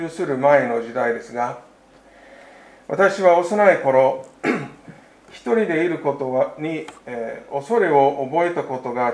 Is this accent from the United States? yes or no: yes; United States; Japanese is a second language; さて、私の故郷はアメリカですが、そのアメリカの南部に暮らしている素朴な人たちの間で